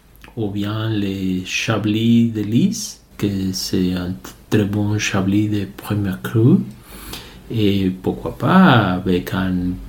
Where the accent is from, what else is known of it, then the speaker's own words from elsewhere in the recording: Mexico; French is a second language; moved away as an adult; now in France; Je viens du Mexique, et un pays de 120 millions.